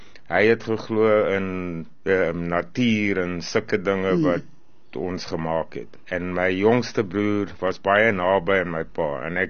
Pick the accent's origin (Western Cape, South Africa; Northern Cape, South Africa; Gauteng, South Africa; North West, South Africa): Gauteng, South Africa; Pretoria; Ek is van Pretoria